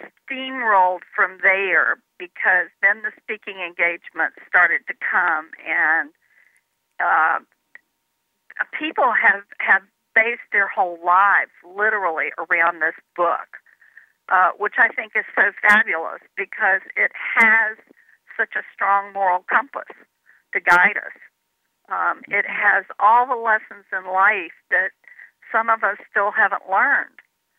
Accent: Alabama, United States; But when I was growing up in Alabama, black people still rode on the back of the bus.

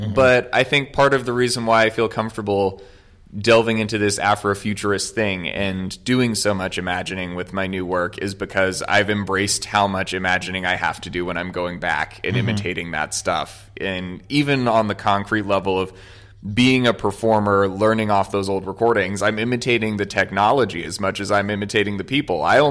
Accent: United States; I'm from America.

